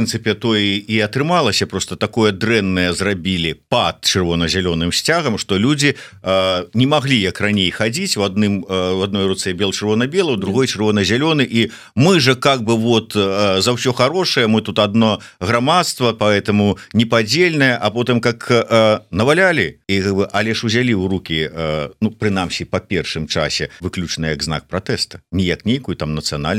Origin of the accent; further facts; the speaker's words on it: Belarus; сейчас мы, белорусы, как нация, соспели до того